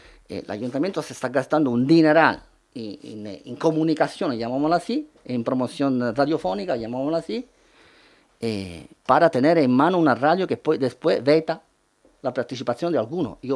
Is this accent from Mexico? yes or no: no; Canary Islands, Spain; yo me siento majorero, soy residente aquí de toda la vida, pago mi impuesto.